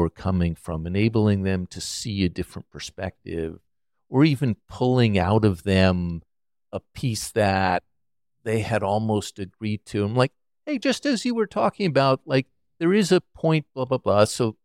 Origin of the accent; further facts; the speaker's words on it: Hollywood, California, United States; born there; I was born in Hollywood, technically.